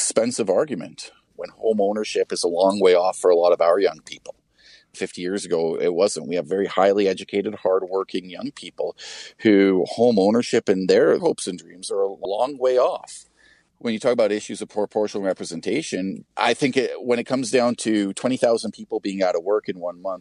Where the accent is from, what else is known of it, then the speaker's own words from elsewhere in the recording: Ontario, Canada; moved away as an adult; I'm from Southern Ontario, originally near Toronto, and I moved out west when I joined the Mounted Police, the guys with the red suits.